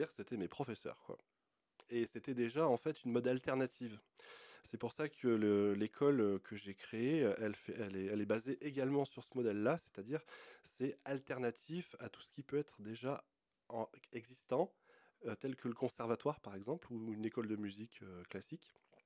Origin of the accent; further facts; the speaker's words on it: Gap, Provence-Alpes-Côte d'Azur, France; Alors je suis originaire de Gap, du coup dans les Hautes-Alpes.